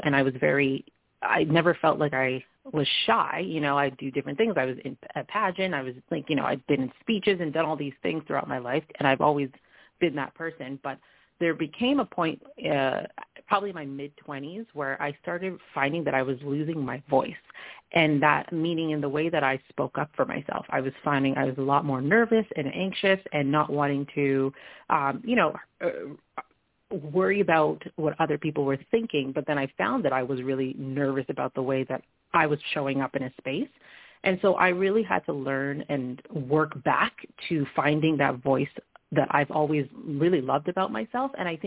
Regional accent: Toronto, Ontario, Canada; I'm from Toronto, Ontario, Canada. I live with my husband, and I was born and raised here, and I love everything about the city, but, I love to travel and do all those things too, and when I turned 30 a few years ago, I'm 35 now

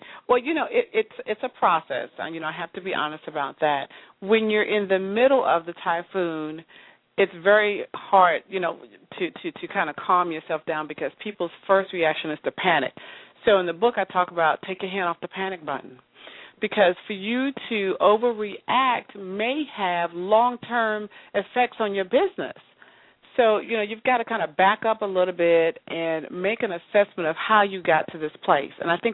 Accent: New York, United States; The great things about growing up in New York is that, you know, New York teaches you that edginess.

